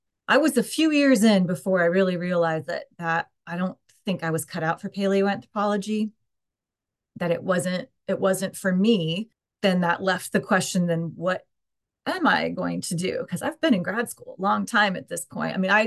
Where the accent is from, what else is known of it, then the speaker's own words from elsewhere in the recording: Ohio, United States; Well, I mean, I'm from Ohio, so really did start there because I went to Miami University for undergrad.